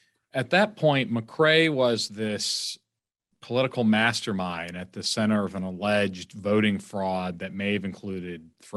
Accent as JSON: {"language": "English", "town": "Hope Mills", "region": "North Carolina", "country": "United States", "said": "He liked me because I'm from Hope Mills, 30 minutes down the road."}